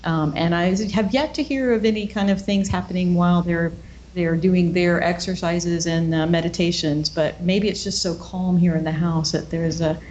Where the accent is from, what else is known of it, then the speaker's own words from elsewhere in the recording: Pensacola, Florida, United States; the Panhandle of Florida. I'm from Pensacola.